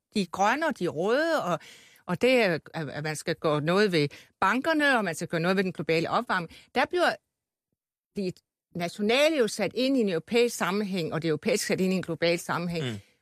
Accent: Region of Southern Denmark, Denmark; Og det er jo som Fynbo, synes jeg, det er rigtig godt

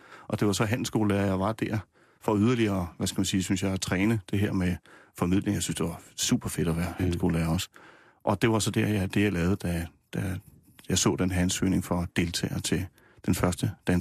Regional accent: Nysted, Zealand, Denmark; also born or lived in Rødovre; now in Gævninge, Denmark; jeg er halvt dansk, halvt norsk. Min far er nordmand, min mor er dansk. Hvad hedder det? Jeg er opvokset nede på Lolland, i Nysted. Født i Rødovre, oprindeligt, og bor nu i Gævninge mellem Roskilde og Holbæk.

